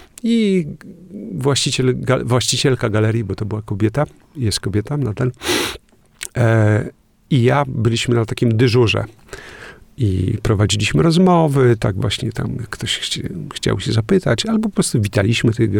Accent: Kętrzyn, Warmian-Masurian Voivodeship, Poland; bo ja pochodzę z Kętrzyna

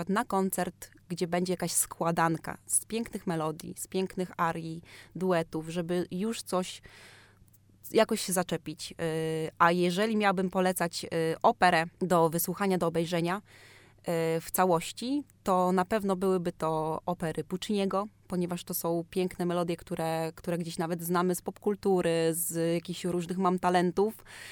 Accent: Olsztyn, Warmian-Masurian Voivodeship, Poland; jestem z Olsztyna, gdzie nie ma teatru operowego

